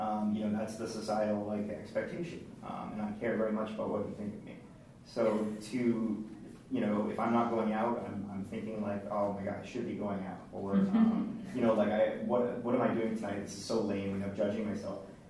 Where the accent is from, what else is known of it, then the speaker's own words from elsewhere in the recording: Boston, Massachusetts, United States; I'm from Boston, so I'm not sure if they have those similar groups